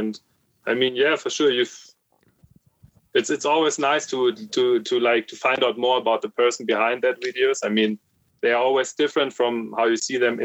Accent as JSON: {"language": "English", "region": "South Germany", "country": "Germany", "tie": "born there", "second_language": "English", "said": "Yeah, I'm born, like, in South Germany, like next to the Swiss border. And then I moved to North Germany to study."}